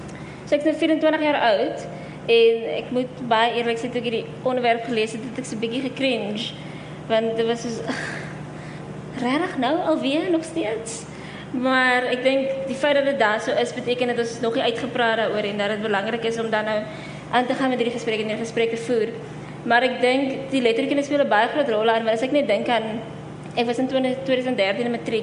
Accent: Port Elizabeth, Eastern Cape, South Africa; ek kom ook van PE af, so ek ken nie redig Kaapse bruin mense nie, maar nou dat ek al so lang hier so is

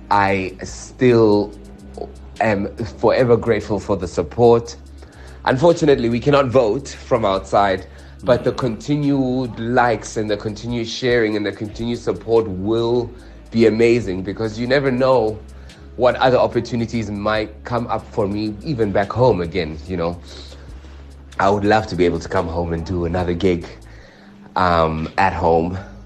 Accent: Windhoek, Khomas, Namibia; now in Malta; It makes me so proud to be able to say, hey, I'm from Windhoek. I'm from Namibia.

